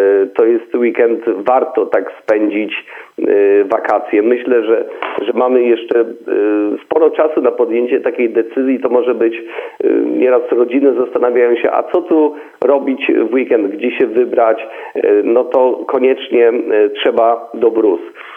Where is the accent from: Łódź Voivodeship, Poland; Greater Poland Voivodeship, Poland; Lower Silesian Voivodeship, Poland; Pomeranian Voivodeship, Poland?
Pomeranian Voivodeship, Poland; w tym dniu chcemy pokazać, że my, Kaszubi, jesteśmy razem.